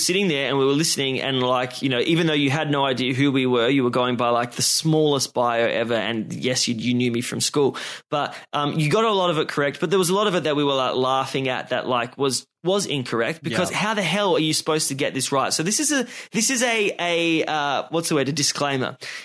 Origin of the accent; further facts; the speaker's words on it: Australia; Like I'm Australian